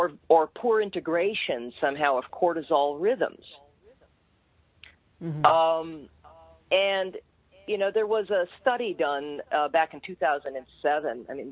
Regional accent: Canada; born there; I'm a Canadian too, by birth

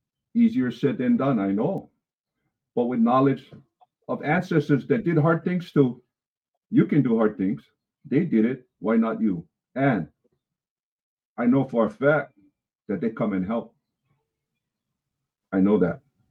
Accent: Hawaii, United States; But one of the biggest challenges we have as a Hawaiian people is agreeing to disagree.

